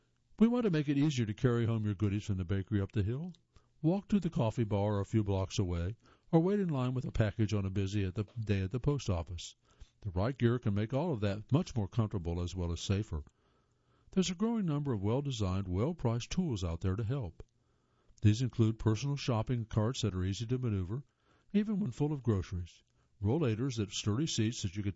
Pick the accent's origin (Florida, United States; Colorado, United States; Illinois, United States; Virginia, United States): Colorado, United States; I'm from Colorado and grew up camping, so I'm tough to rattle.